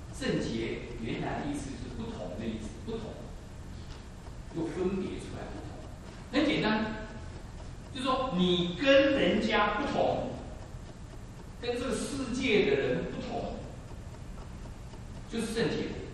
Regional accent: China; 那我们中国人说人家的妻子都比较好

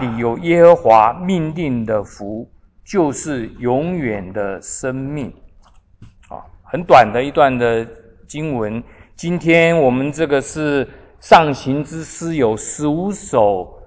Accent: China; 我们中国人呢，常常就是鼓励人一句话，就是家和万事兴。

